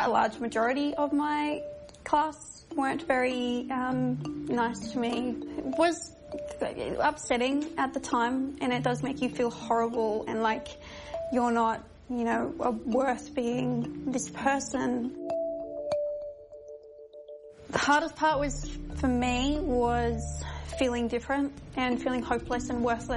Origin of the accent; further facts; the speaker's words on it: Tamworth, New South Wales, Australia; I grew up in Tamworth, and I went to school in smaller regional areas, so Nimbingar, Katingal, they're on the outskirts, quite small populations.